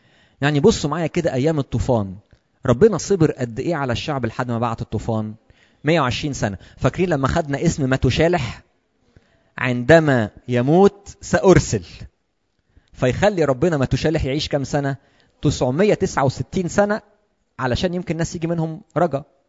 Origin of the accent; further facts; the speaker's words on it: Egypt; ما نشروش الأفكار بتاعتهم دي عندنا في مصر مثلا